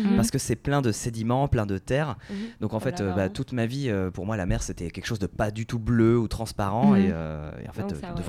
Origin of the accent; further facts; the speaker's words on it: Royan, Nouvelle-Aquitaine, France; moi j'ai grandi en fait à Royan, c'est pas loin de La Rochelle, si vous connaissez un peu le coin. Sauf que Royan, c'est quoi? C'est à une heure au sud de La Rochelle et c'est vraiment à l'embouchure de l'estuaire de la Gironde.